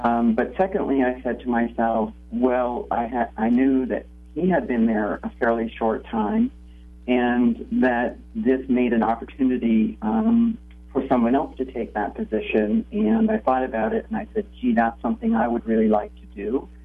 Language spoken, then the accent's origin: English; Vermont, United States; I think it's about growing up in Vermont for me in a family that deeply treasured the lake and the mountains and the meadows of Vermont